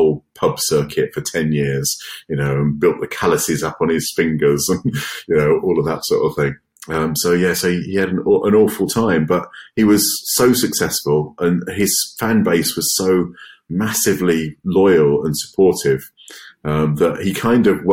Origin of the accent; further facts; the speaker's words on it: Chelmsford, East of England, United Kingdom; because I grew up in Chelmsford.